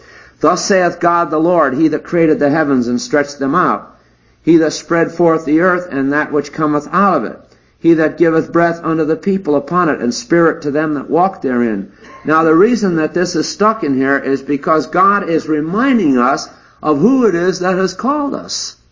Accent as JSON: {"language": "English", "region": "England", "country": "United Kingdom", "said": "I have a heart for England because I'm English."}